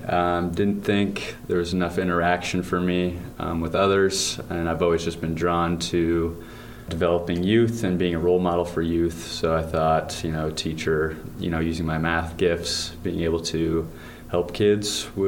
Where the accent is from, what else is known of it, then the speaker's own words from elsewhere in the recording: Ankeny, Iowa, United States; Ankeny, Iowa.